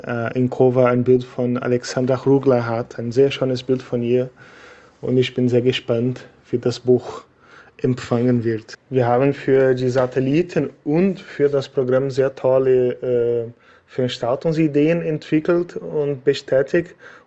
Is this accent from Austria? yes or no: no; Brazil; German is a second language; also born or lived in Germany; ich seit November zurück in meine Heimatland Brasilien lebe. Ich habe 8 Jahre in Deutschland gelebt